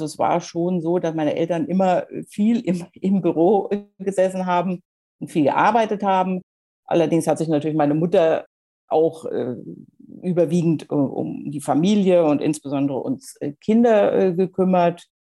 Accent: Wiesbaden, Hesse, Germany; Ich bin 1961 im Oktober geboren. Die Lebenssituation war so, dass wir damals in einer 2,5-Zimmer-Wohnung in Wiesbaden gewohnt haben.

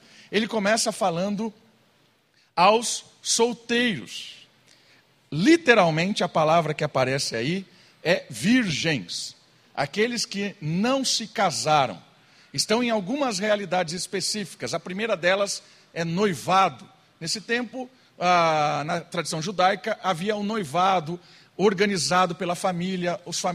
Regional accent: Atibaia, São Paulo, Brazil; Eu cresci em Atibaia. Eu nasci naquela casa onde meu pai mora até hoje. Bairro Terceiro Centenário, 1083. Jardim Terceiro Centenário. Nasci lá, cresci lá.

